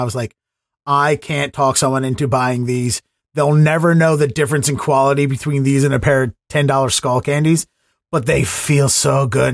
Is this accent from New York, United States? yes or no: no; Baltimore, Maryland, United States; also born or lived in Washington, United States; now in Boston, United States; I grew up in Baltimore.